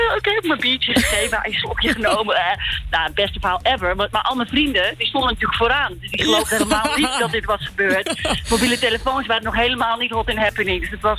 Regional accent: Groningen, Netherlands; Ik kom uit Groningen en dat kwam pas daar echt in de bukken.

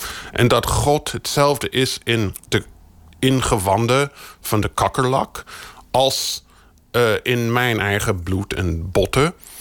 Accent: United States; Ik ben in de Verenigde Staten opgegroeid. En ik ben in de jaren 80 opgegroeid

